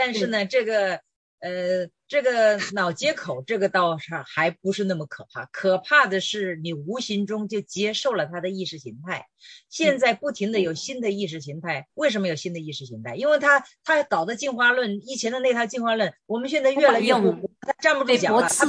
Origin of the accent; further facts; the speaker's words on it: China; 我们都是在国内长大的，